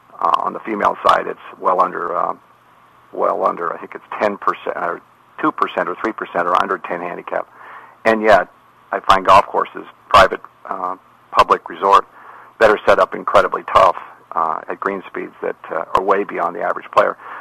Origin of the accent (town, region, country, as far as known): Ireland